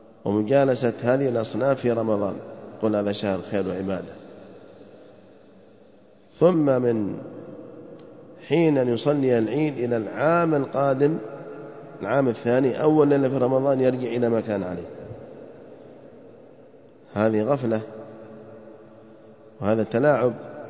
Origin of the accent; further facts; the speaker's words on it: Yemen; وفي بعض القرى والأماكن في بلادنا اليمن